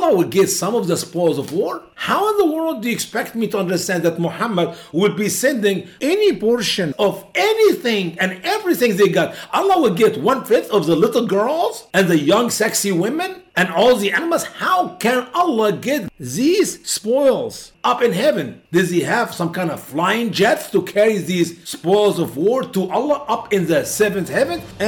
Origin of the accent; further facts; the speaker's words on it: Egypt; who came attack my home country, Egypt